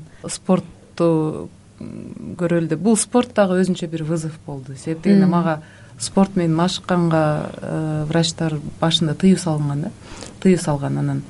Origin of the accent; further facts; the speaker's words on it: Aksy, Jalal-Abad Region, Kyrgyzstan; мен Аксыдан болом, Аксыда чоңойгом.